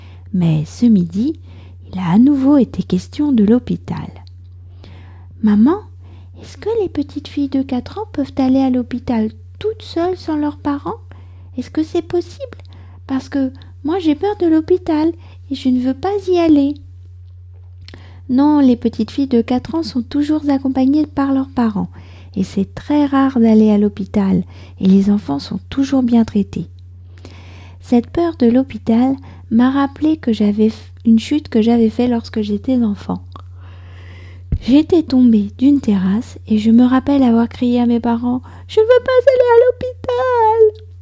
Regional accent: France; je suis française, j'habite près de Paris

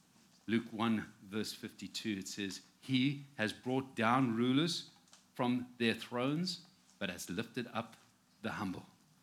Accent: Harare, Zimbabwe; And we are part of an incredible church that was growing up in Harare, Zimbabwe, watching God do incredible things.

